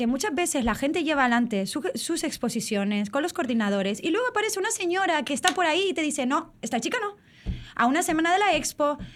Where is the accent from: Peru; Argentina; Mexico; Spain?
Spain; les dije que en mi país esto no era censura, es que vamos a ver que estamos en España, señores, ¿sabes?